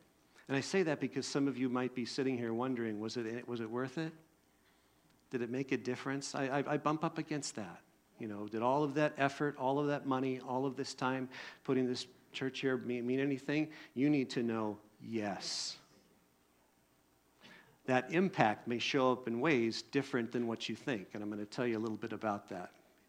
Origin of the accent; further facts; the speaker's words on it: Wisconsin, United States; born there; this place reminds me of the place I was born in Wisconsin, you know, the happy neighborhood place, you know, that I lived and all that kind of stuff.